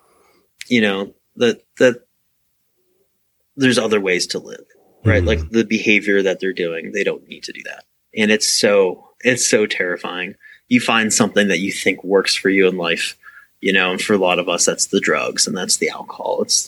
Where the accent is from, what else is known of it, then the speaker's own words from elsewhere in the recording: Youngstown, Ohio, United States; even though I grew up in Youngstown, I was able to get my family to move out here as well.